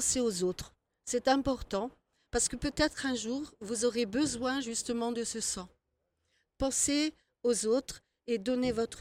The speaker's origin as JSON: {"language": "French", "region": "Normandy", "country": "France", "said": "Moi, je suis normande, oui."}